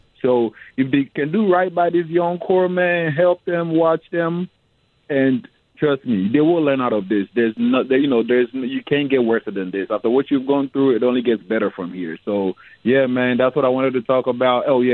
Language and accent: English; Ghana; now in Nashville, United States; I'm originally from Ghana, West Africa.